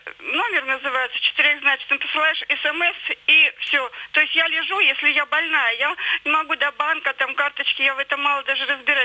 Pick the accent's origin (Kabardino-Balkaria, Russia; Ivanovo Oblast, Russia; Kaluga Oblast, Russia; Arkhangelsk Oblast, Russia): Kaluga Oblast, Russia; Kaluga; я из Калуги.